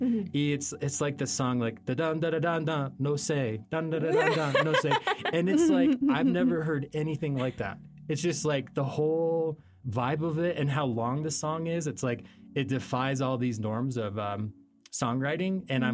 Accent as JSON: {"language": "English", "region": "Colorado", "country": "United States", "also_born_or_lived": "New Mexico", "said": "Yeah, I'm actually from Colorado, but I lived in New Mexico for 3 years."}